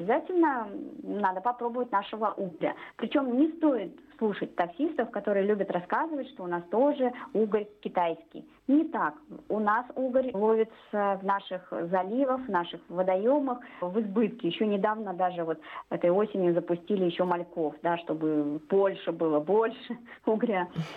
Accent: Kaliningrad, Kaliningrad Oblast, Russia; Несмотря на то, что я родилась и выросла в Калининграде, не так много где была в России

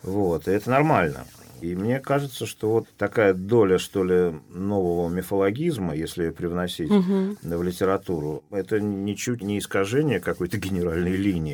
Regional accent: Saint Petersburg, Russia; born there; also born or lived in Egypt; Нет, я не родился в Египте, я родился в Ленинграде, в роддоме около Парка Победы. Вот. А в Египте я прожил в детстве.

